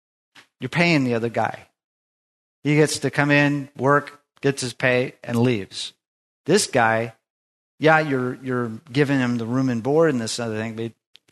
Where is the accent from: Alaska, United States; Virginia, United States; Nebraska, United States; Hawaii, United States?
Alaska, United States; When, you know, my friends, when I was growing up in Alaska, you know, they love to go fishing